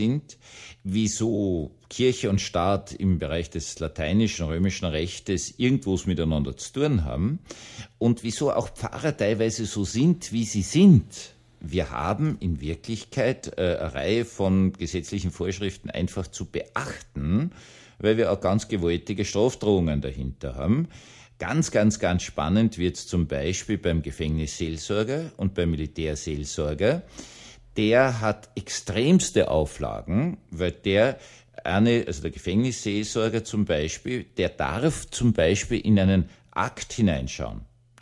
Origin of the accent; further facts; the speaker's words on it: Austria; Ich bin in Österreich aufgewachsen.